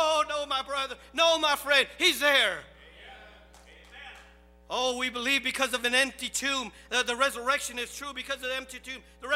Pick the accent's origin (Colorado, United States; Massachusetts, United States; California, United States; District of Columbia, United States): Massachusetts, United States; also born or lived in Cambodia; I'm from Massachusetts.